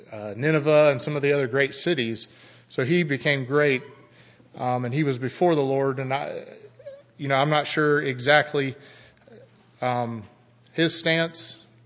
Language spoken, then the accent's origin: English; Plant City, Florida, United States; And a lot of them were from Plant City, and me growing up in Plant City, a lot of them I can remember and I knew.